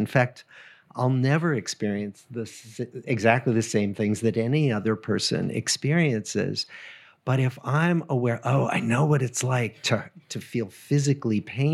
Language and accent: English; New England, United States; Maybe because I come from New England and that part of the United States has a kind of Yankee tradition of, you know, self-made men